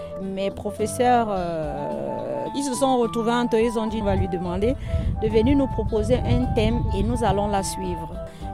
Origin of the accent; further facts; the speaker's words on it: Cameroon; also born or lived in Germany; now in Montpellier, France; On est parti du Cameroun, on a fait un détour en Allemagne, maintenant sur Montpellier.